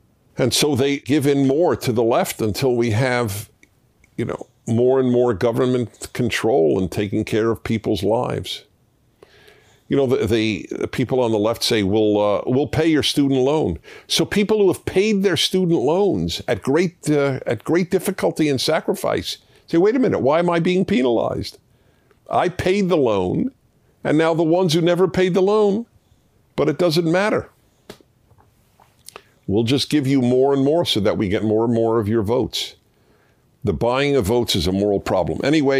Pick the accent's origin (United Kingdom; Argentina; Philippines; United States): Argentina; I have lived in my home country, Argentina, my whole life. I love my country